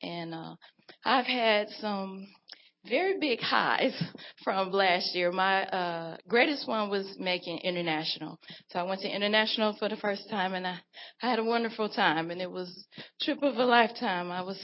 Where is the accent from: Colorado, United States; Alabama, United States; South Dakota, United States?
Alabama, United States; Huntsville; I'm from the Tennessee Valley, where previously known as Huntsville, but we changed our name to Tennessee Valley to include the Boaz, the Huntsville, Fayetteville, and Athens.